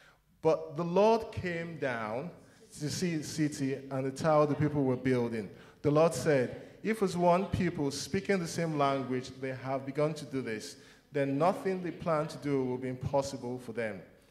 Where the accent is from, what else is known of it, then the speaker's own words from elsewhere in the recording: Nigeria; I am from West Africa. I've only been to the country next to Nigeria